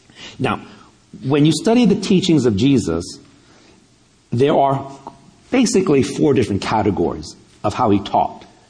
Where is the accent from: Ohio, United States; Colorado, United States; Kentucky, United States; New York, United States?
New York, United States; now in Millbrae, United States; but I'm from Millbrae, actually, so, you know, I could joke about that. How many of you are from San Mateo? Okay, a few back there. Okay, I'll tell you, I'm a native New Yorker. I lived in New York for 21 years